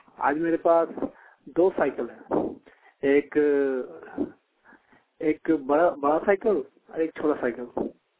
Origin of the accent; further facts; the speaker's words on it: Jharia, Jharkhand, India; मैं झरिया प्रखंड का रहने वाला हूँ।